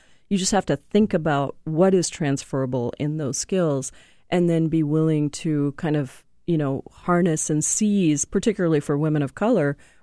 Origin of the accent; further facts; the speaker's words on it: India; people would say, where are you from? And I'd say, India. And they'd look at me and say, where in Indiana? And I was like, no, not Indiana, India, like the country, you know, across the ocean.